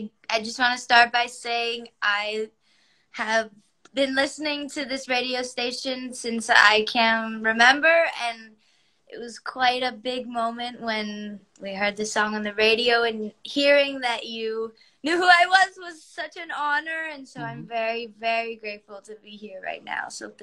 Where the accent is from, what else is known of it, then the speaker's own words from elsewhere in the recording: California, United States; Yeah, I'm so proud that I'm from the Bay, and everybody who's from the Bay is very proud.